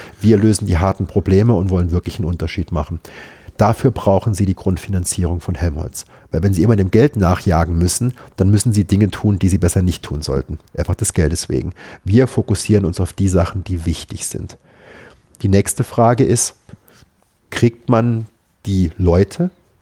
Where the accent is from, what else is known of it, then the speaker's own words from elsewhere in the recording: Saarbrücken, Saarland, Germany; Ich bin in Saarbrücken groß geworden, da sind 2 Max-Planck-Institute.